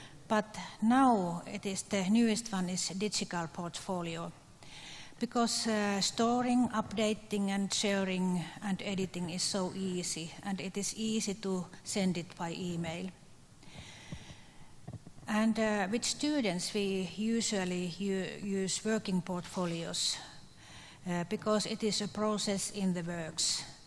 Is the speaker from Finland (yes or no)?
yes; Finland; English is a second language; I come from Finland.